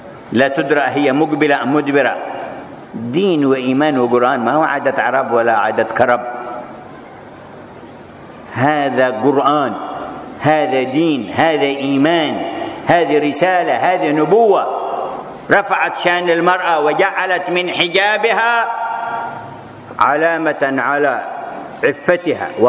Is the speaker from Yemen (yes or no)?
yes; Hadhramaut, Yemen; عرفنا المرأة في تعيش عندنا في حضرموت عاملة مالكة لما تملكه